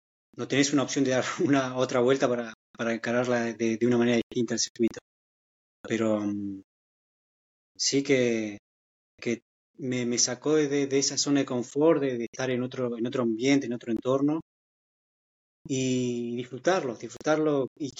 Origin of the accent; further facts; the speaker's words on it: San Martín, Neuquén, Argentina; moved away as an adult; yo que nací acá en San Martín, y después de casi 40 años estoy acá arriba viendo algo que nunca había visto en mi vida. Si bien me fui muy joven de San Martín con 20 años